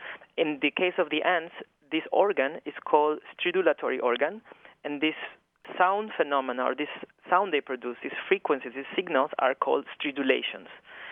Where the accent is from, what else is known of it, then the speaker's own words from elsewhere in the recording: Ecuador; I'm from Ecuador